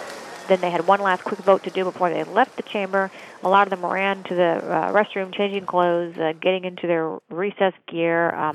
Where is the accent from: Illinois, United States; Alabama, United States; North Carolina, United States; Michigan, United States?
Michigan, United States; I was thinking hockey, but I'm from Michigan.